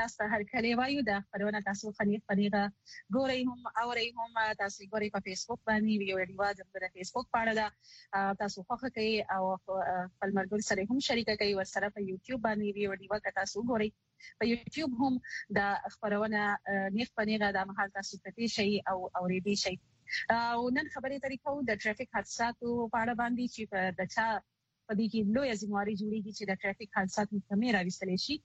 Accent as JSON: {"language": "Pashto", "town": "Karachi", "region": "Sindh", "country": "Pakistan", "tie": "born or raised there", "said": "زه خو په کراچۍ کې پیدا لوي شو"}